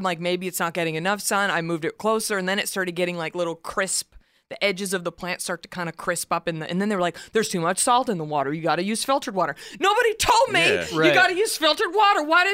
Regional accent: Dallas, Texas, United States; My, I'm from Dallas, and my mother is like an ex-rodeo queen.

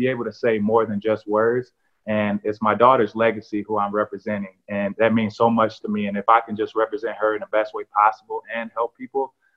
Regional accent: Gary, Indiana, United States; I'm from Gary, Indiana, where we have a struggling community already.

